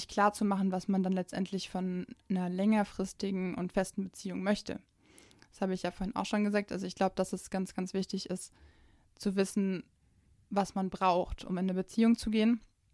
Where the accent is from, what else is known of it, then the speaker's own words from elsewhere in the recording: Germany; born there; in mir als gebürtige Deutsche